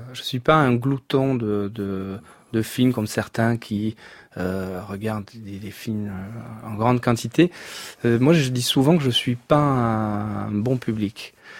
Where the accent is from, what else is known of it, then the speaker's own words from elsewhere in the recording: Montesarchio, Campania, Italy; French is a second language; La région de Naples, et plus précisément une ville qui s'appelle Montesarchio, qui est à une cinquantaine de kilomètres à l'intérieur des terres par rapport à Naples.